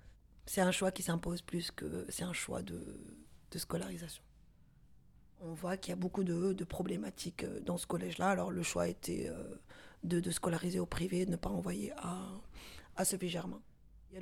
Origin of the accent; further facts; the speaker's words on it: Morocco; born there; j'ai 44 ans, je suis maman de 3 enfants. Je suis marocaine de naissance.